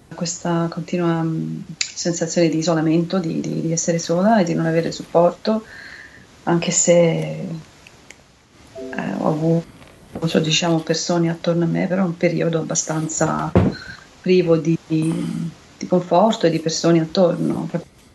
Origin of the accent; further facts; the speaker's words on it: Tuscany, Italy; born there; sono nata in Toscana, però da genitori meridionali.